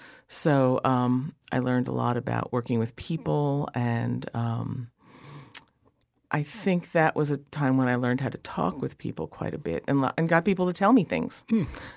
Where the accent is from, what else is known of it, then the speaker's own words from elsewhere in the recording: Willingboro, New Jersey, United States; I'm from Willingboro, which was actually a Levittown.